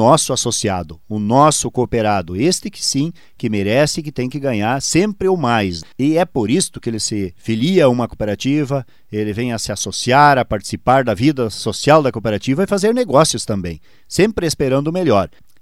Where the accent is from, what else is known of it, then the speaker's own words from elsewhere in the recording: Rio Grande do Sul, Brazil; E nós, como gaúchos, né, Medina, temos que estar aí a todo vapor aí pelo Rio Grande.